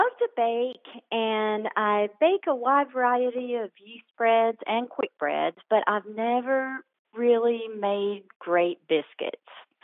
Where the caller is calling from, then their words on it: Fairview, North Carolina, United States; I'm calling from Fairview, North Carolina.